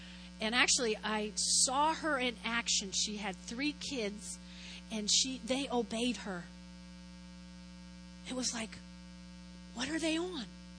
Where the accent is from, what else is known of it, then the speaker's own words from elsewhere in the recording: New Jersey, United States; also born or lived in Brooklyn; First off, I was born in Brooklyn, raised in North Jersey. They only had squirrels.